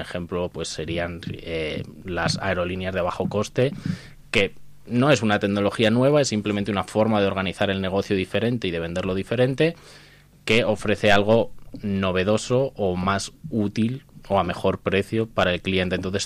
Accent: Castile and León, Spain; Vengo de un pueblo de Soria de 15 habitantes en el cual no hay ni una empresa, o sea, hay cuatro agricultores.

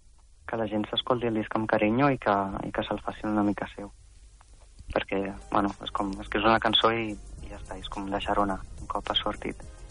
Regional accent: Vidreres, Catalonia, Spain; El 12 d'abril, a Vidreres, al meu poble, farem un concert de presentació

